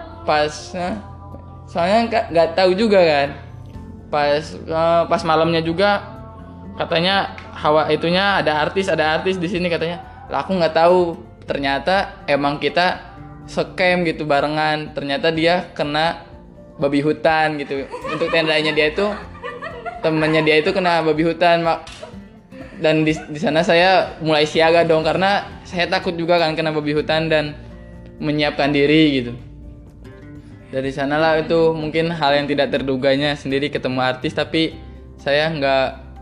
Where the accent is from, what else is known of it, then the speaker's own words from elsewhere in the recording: Tasikmalaya, West Java, Indonesia; soalnya kan jauh juga dia orang Tegal, sedangkan aku orang Tasik katanya gitu.